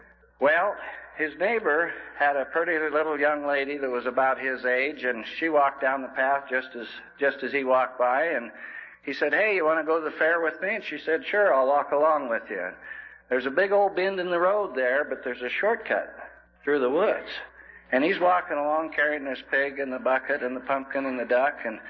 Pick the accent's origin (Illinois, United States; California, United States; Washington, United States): Washington, United States; Coulee Dam; I was born and raised in Coulee Dam, Washington. I was born on the Colville Indian Reservation, and I have lived in that area most of my life.